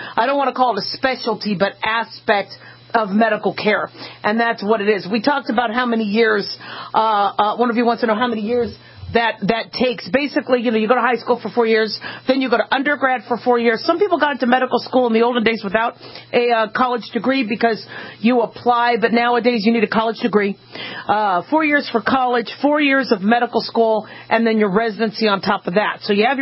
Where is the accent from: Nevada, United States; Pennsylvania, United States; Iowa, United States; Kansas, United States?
Nevada, United States; something about growing up in Nevada and going to school in Nevada is Nevadans really take care of you.